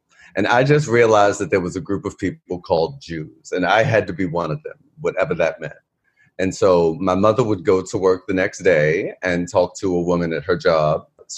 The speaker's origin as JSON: {"language": "English", "town": "Baltimore", "region": "Maryland", "country": "United States", "tie": "born or raised there", "lives_now": "New York, United States", "said": "So I was born and raised in Baltimore, lived in Baltimore my whole life until I was 21, when I would move to New York. Born and raised in East Baltimore."}